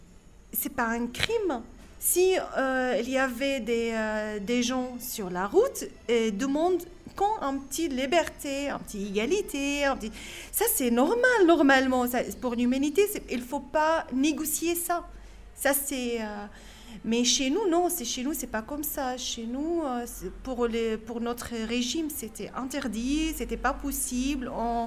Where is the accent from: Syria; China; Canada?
Syria; Masyaf, Hama Governorate; French is a second language; moved away as an adult; Moi, je suis venue de countryside, campagne de Hama. Oui. Ma ville s'appelle Moussiaf. Donc c'est un petit ville, un peu près comme Arras, pas trop grand, pas trop petit aussi.